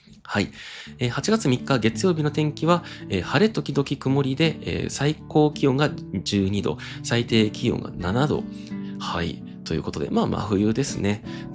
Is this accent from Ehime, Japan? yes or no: no; Kobe, Hyogo, Japan; also born or lived in Christchurch, New Zealand; now in Tokyo, Japan; 私が現在住んでいる東京都、私の出身地である兵庫県神戸市、私のもう一つのふるさとである、ニュージーランドクライストチャーチ、そして私が、2年間、仕事で駐在していたアメリカテキサス州ヒューストン